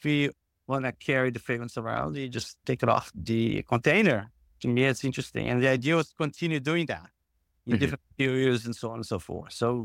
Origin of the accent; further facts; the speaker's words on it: Brazil; Growing up in Brazil was magical